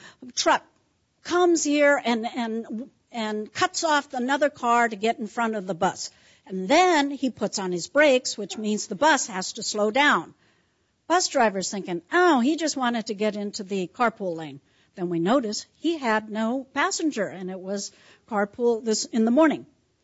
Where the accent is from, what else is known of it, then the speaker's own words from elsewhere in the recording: San Francisco, California, United States; So actually, as you know, I am Chinese American. Born and raised in San Francisco